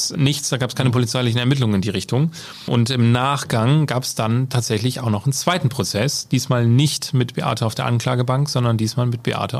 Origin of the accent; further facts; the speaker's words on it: Norden, Lower Saxony, Germany; Ich komme ja selber aus Norden.